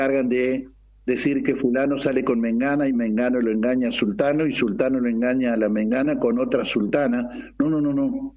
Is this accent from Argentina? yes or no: yes; Argentina; los argentinos somos colombianos con camiseta argentina